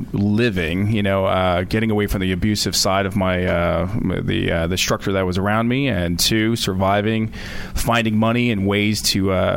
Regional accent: Union, New Jersey, United States; From Union, New Jersey.

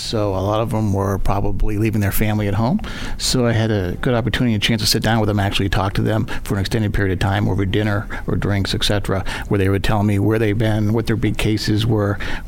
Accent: Boston, Massachusetts, United States; Boston, Massachusetts.

